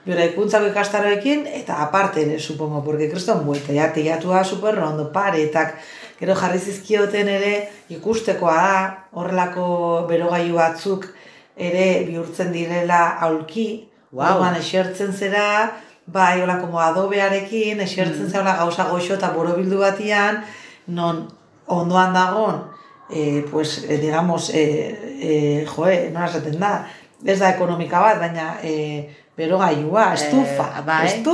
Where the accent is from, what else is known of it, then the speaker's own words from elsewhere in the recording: Eibar, Basque Country, Spain; hemen Eibartarra naiz ni